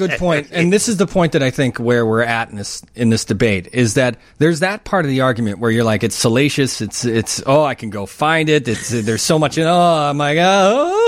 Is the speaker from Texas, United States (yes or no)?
no; Wonder Lake, Illinois, United States; I remember growing up in Wonder Lake, we would take trips to Chicago to go to the Loop store.